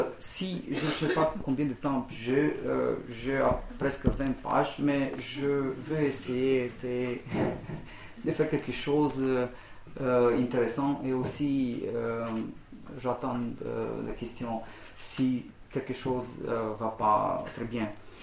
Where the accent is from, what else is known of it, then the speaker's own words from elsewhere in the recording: Sibiu, Sibiu County, Romania; French is a second language; Je travaille à la faculté de théologie du Sibiu en Transylvanie.